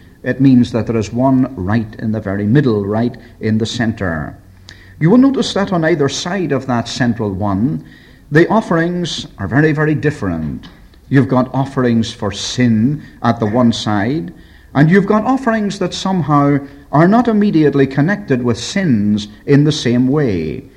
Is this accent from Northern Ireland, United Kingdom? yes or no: yes; Belfast, Northern Ireland, United Kingdom; I was walking down a fairly main street one day in my hometown of Belfast